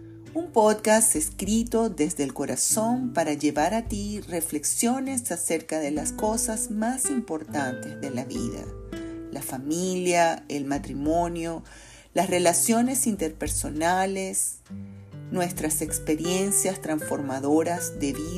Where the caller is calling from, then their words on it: Caracas, Capital District, Venezuela; te saludo cariñosamente desde Caracas, Venezuela.